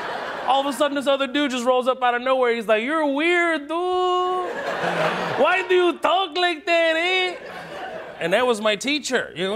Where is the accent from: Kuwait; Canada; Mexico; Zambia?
Kuwait; now in Houston, United States; I was born in Kuwait. Right. I left Kuwait after the first Gulf War.